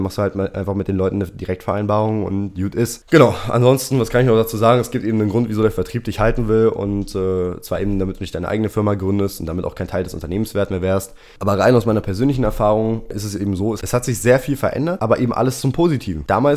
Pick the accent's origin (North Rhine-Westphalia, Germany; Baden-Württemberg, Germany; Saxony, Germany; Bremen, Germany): Saxony, Germany; Dresden; Ja, Dresden ist meine Heimatstadt, wo ich herkomme.